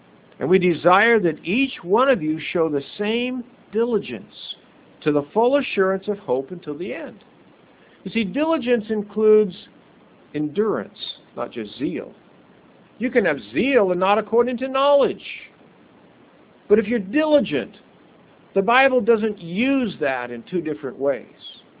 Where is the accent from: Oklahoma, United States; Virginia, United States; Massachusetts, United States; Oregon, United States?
Oregon, United States; Medford; I grew up in Medford, Oregon, at least from the fifth grade on. And my memory of Medford, Oregon, in part, is berry, wild berry vines and big piles and clumps in the empty fields.